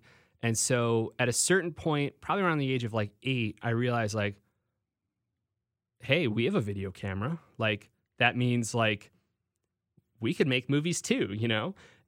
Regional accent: Homer Glen, Illinois, United States; I grew up in the southwest suburbs, fairly close to you, actually. I grew up in Homer Glen.

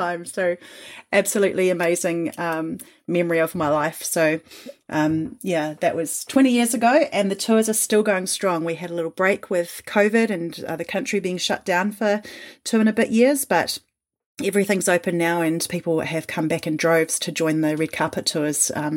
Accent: New Zealand; accent: Kiwi; So if anyone hadn't noticed, I'm a New Zealander from my Kiwi accent.

